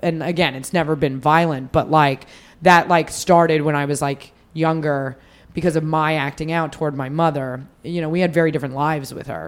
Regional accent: Reno, Nevada, United States; also born or lived in Sacramento; I'm from Reno. But that I at the time I'd been living in Sacramento.

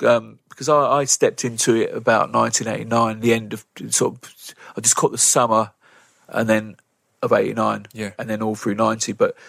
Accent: East of England, United Kingdom; growing up in Essex

